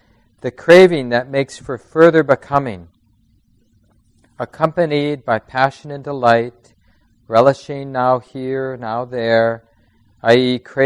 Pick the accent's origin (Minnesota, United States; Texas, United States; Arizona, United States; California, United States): Minnesota, United States; Minneapolis; I grew up in Minneapolis. I was born in St. Mary's Hospital.